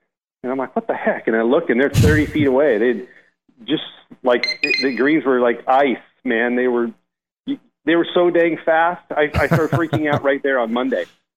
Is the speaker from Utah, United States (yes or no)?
no; California, United States; Growing up in California, I didn't putt on much Bermuda grass.